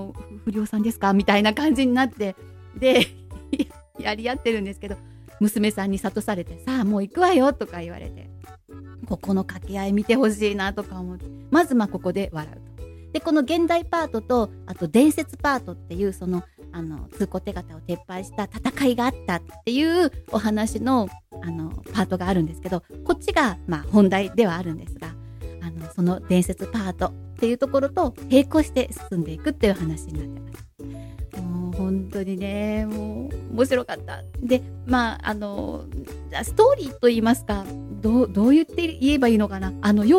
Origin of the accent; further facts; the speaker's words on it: Ehime, Japan; 愛媛県はね、私出身なんですけど